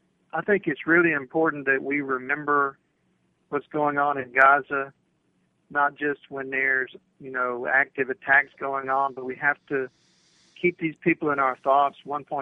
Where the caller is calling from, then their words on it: Texas, United States; Hi, guys. … from Texas.